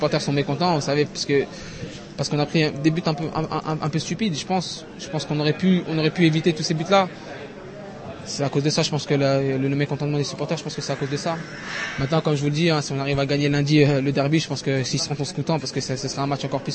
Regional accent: Paris, Île-de-France, France; vous savez, moi je suis de Paris, donc Lille, c'est une équipe à côté de chez moi.

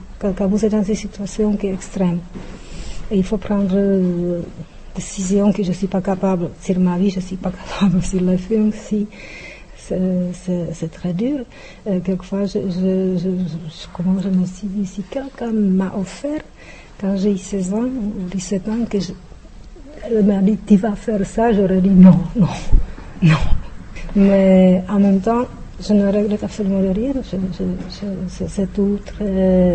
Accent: Czechia; French is a second language; now in Buenos Aires, Argentina; je suis tchèque, je le dis, dès que je vis à Buenos Aires

